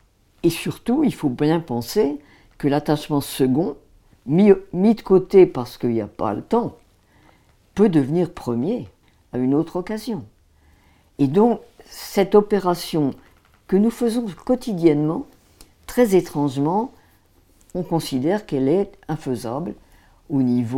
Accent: France; J'appartiens, évidemment, à la France. Je suis française dans la carte d'identité.

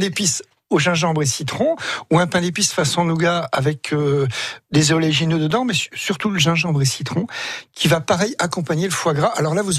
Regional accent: Grand Est, France; born there; je suis né quand même en Meuse du Nord, où chez nous, on mange pas le pain de seigle avec le foie gras

